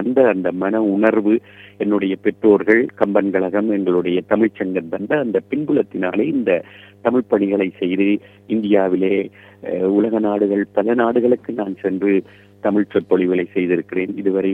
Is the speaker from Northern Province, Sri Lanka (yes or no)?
yes; Karainagar, Northern Province, Sri Lanka; என்னுடைய சொந்த இடம் இலங்கையிலே யாழ்ப்பாணம் காரிநகர். காரிநகரிலே நான் பிறந்தேன்.